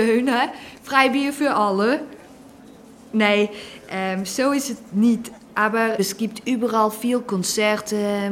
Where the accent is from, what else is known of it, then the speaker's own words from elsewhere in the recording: Netherlands; German is a second language; Oh nein, ich komme eigentlich aus den Niederlanden. Ich bin Nederlands.